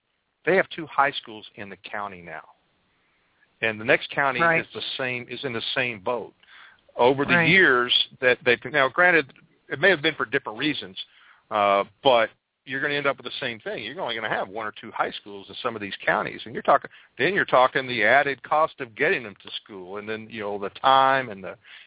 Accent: West Virginia, United States; because I'm originally from West Virginia, and, of course, it's one of the poorer states in the country.

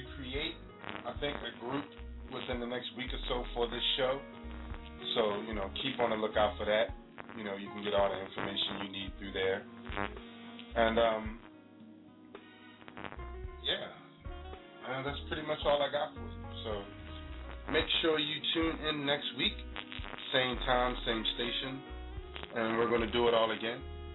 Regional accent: Baltimore, Maryland, United States; out of my hometown here in Baltimore

